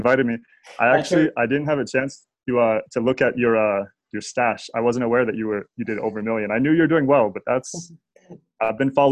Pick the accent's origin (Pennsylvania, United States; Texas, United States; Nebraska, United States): Nebraska, United States; I grew up in Nebraska. My dad and my parents had always traveled.